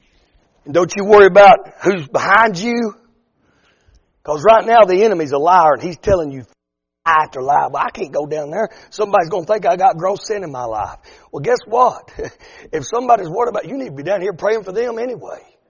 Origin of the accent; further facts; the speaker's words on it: Kentucky, United States; I was born and raised in Kentucky. And my wife's family is in Kentucky.